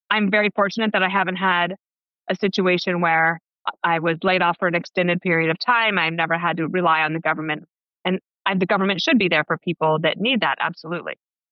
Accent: Wyoming, United States; also born or lived in Colorado; now in New York, United States; I grew up in Wyoming and Colorado, and I don't come from money. I don't come from politics.

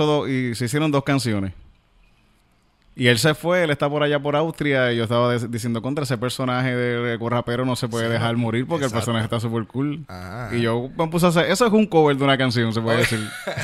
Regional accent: Puerto Rico; moved away; yo me fui quería salir de Puerto Rico

